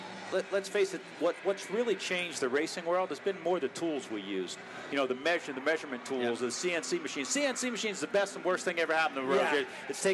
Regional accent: New Jersey, United States; Be careful now, I'm from Jersey.

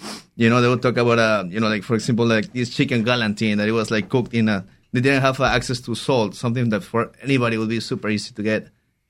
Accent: Peru; English is a second language; I'm originally from Peru, so it's like the other side of the world.

